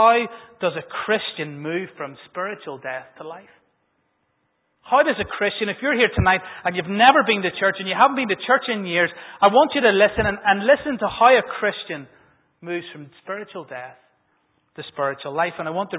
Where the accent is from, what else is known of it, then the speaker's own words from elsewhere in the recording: Bangor, Northern Ireland, United Kingdom; also born or lived in Belfast; I realized that when I moved from Bangor to Belfast, I used to go to the Grammar, where we played with a griffin on our shirt, and we played in blue.